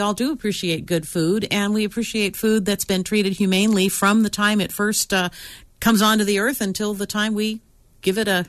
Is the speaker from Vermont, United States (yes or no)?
no; San Francisco, California, United States; And I mean, I grew up in San Francisco, and I have these visions of the 30 Stockton bus going through Chinatown